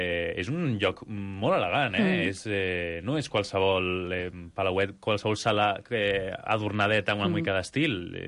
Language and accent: Catalan; Barcelona, Catalonia, Spain; Som els més atípics del món i som de Barcelona.